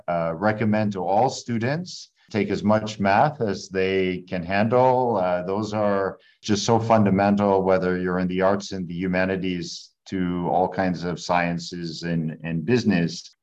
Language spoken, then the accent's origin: English; Providence, Rhode Island, United States; born there; the part of the reason I was born in Providence was my mother, for example, came from Ireland to study as an undergraduate